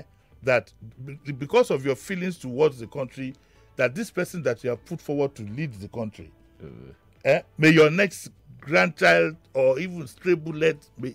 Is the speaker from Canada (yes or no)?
no; Nigeria; You know, the people thinking sometimes, I'm sorry to say, because I'm a Nigerian too, like that reverend who said